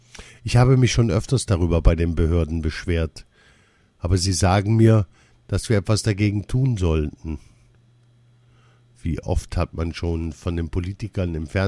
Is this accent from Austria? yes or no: no; Essen, North Rhine-Westphalia, Germany; Ich bin 17 Jahre alt und wohne in Essen. Mein Herkunftsland ist der Libanon. Ich bin aber in Essen geboren und aufgewachsen. Hier zu leben ist für mich sehr schwer.